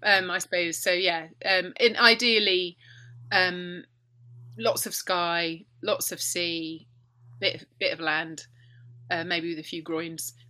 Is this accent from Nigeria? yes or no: no; Southampton, South East England, United Kingdom; I grew up in Southampton, which has double tides around the Isle of Wight, and I need to be near tidal water.